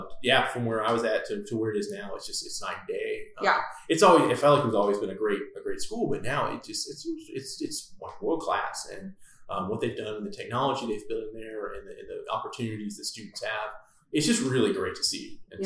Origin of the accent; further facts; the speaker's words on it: Amarillo, Texas, United States; So I am from Amarillo, Texas. Proud to be from West Texas. It was a great place to grow up.